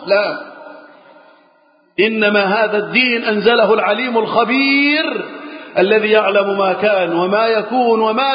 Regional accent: Egypt; اللهم احفظ بلدنا مصر وسائر بلاد المسلمين من الفتن.

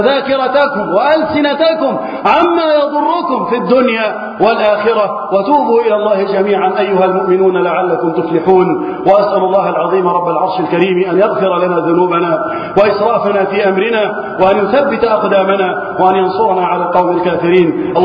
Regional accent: Egypt; وأن تحفظ بلدنا مصر وسائر بلاد المسلمين من الفتن

